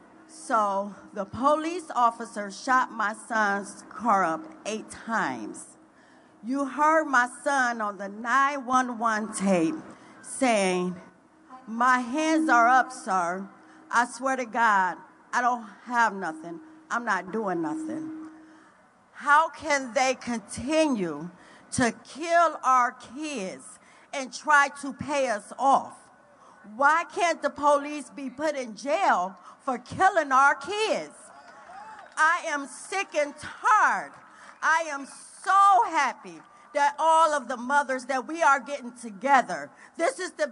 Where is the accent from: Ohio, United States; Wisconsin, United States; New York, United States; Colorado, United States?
Ohio, United States; Cleveland; Okay, I am … from Cleveland, Ohio.